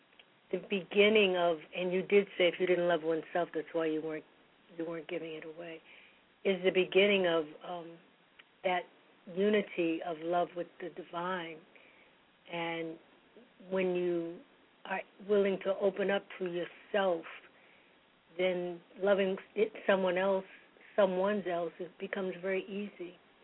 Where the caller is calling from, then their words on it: United States; It's in the United States.